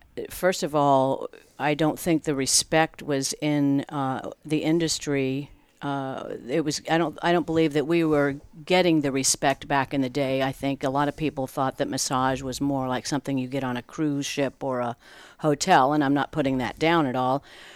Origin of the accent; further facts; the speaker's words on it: St. Petersburg, Florida, United States; Before massage, I was born and raised here in St. Petersburg, Florida.